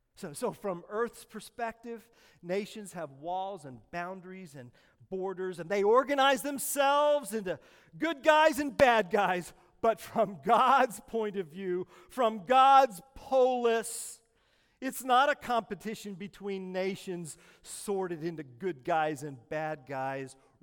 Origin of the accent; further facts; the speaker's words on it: Oklahoma, United States; I'm American, and no, I'm Midwestern, and I'm from Oklahoma, and I went to Holland Hall in Oklahoma.